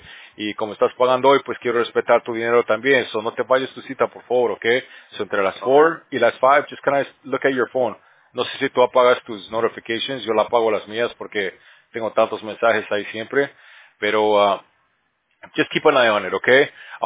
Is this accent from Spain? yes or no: no; Bolivia; now in United States; casi no he conocido a bolivianos aquí en California. Aquí no hay nada. Yo creo que soy el único boliviano aquí en California.